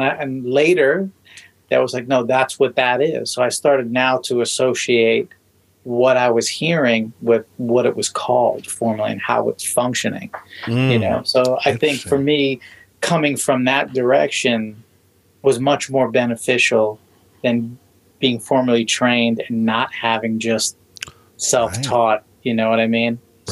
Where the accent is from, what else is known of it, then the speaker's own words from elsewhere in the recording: New York City, New York, United States; I was born in Brooklyn, and I was did my teens in, you know, Staten Island, but I always had access to Manhattan.